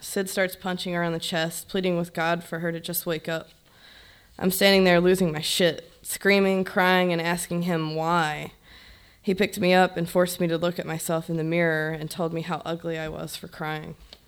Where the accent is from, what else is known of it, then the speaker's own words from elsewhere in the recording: Waynesboro, United States; Growing up in a dysfunctional alcoholic household in Waynesboro is akin to being in a war zone, I suppose.